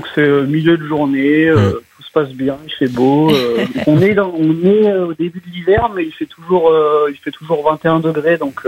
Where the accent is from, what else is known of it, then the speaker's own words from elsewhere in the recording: Blois, Centre-Val de Loire, France; je viens du Loir-et-Cher, je viens de la ville de Blois.